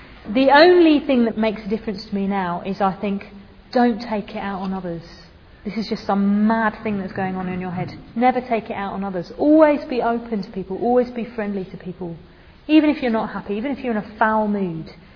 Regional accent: Sheffield, Yorkshire and the Humber, United Kingdom; I'm from Sheffield, what's your name, where you come from, sort of thing.

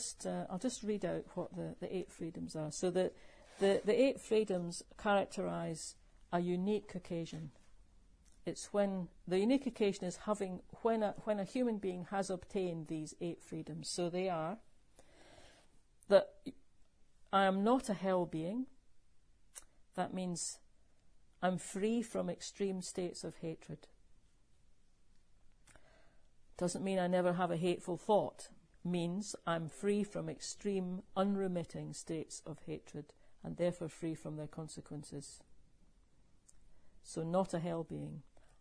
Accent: Scotland, United Kingdom; born there; I wasn't born in the borders, I was born in Fife.

